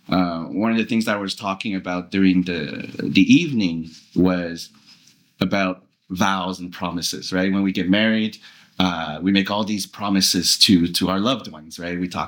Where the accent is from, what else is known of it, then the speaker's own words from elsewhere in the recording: Montreal, Quebec, Canada; also born or lived in Vietnam; And I was born in Vietnam. And in 1975, after the war, our family immigrated to Montreal, Canada. So I'm Canadian. Grew up in a environment that was very, very... Francophone